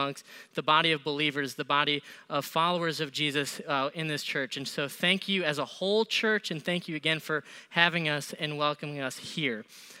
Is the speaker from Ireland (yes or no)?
no; Springville, United States; is I'm originally from Springville. I grew up in the Springville area, and so I feel like there's a connection and a bond between towns like Springville and Eden